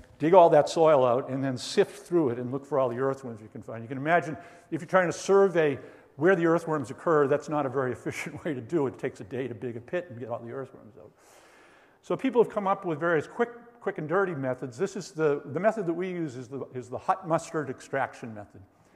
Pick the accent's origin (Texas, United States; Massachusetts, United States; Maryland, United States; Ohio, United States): Massachusetts, United States; Boston; so I grew up around Boston, and that was where I said you could dig holes and find worms.